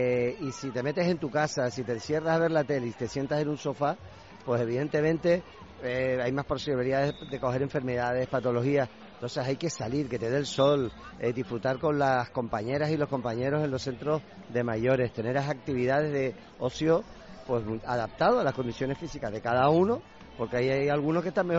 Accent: Canary Islands, Spain; La verdad es que como tinerfeño

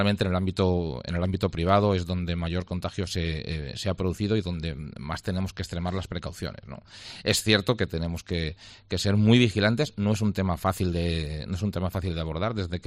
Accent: Valencian Community, Spain; defendemos nuestra propia integridad y nuestro propio acento y nuestra propia personalidad dentro del marco constitucional, porque somos muy de la Comunidad Valenciana y somos muy españoles.

